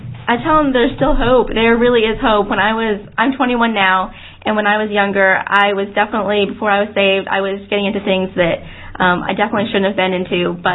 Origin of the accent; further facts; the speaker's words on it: United States; now in England; as I said before, I am American, and so we don't have the accents of the English